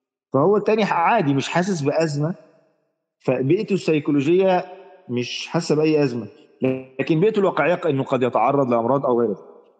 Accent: Egypt

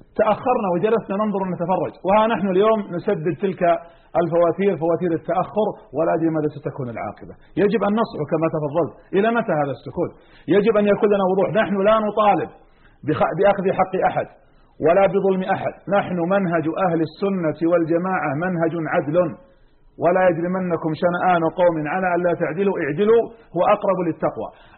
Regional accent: Saudi Arabia; بل حتى عندنا في السعودية

